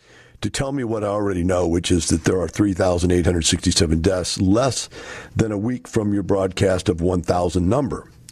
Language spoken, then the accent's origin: English; United States; or is this simply your way of telling me that I don't, as an American, have the right to say my opinion on the radio?